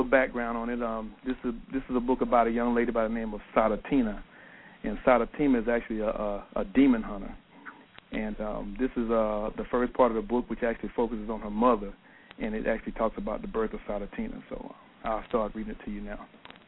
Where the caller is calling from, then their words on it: Fayetteville, Georgia, United States; I'm actually calling from Fayetteville, Georgia, which is south of Atlanta.